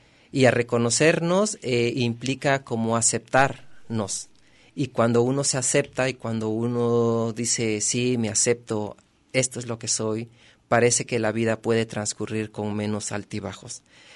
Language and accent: Spanish; Oaxaca, Mexico; Ciertamente yo soy de Oaxaca, pero esta es una pieza que le pertenece a Jalisco.